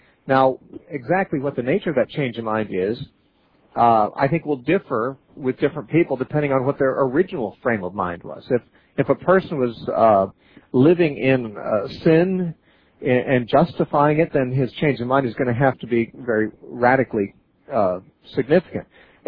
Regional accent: Santa Cruz, California, United States; Let's talk next to Mikos, who's calling from Santa Cruz, California, my hometown.

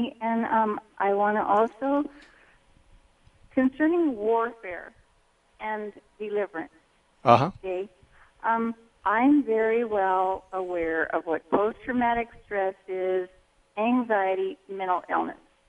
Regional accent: England, United Kingdom; Well, that's because I speak both languages, and I am English, but.

